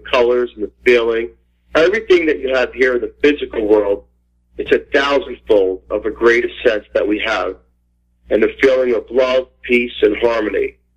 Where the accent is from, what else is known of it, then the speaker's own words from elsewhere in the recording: Staten Island, New York, United States; now in Pennsylvania, United States; I'm formerly a New Yorker from Staten Island, New York.